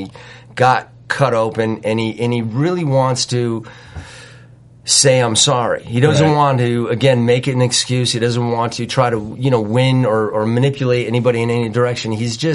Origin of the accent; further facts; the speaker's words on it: Connecticut, United States; growing up in Connecticut, I had a friend who had a dad